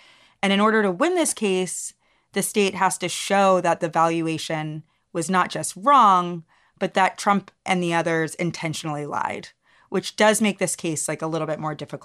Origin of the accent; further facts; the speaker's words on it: the South, United States; The minute I heard the name LaFonza Butler, I knew this was, we're both Black from the South.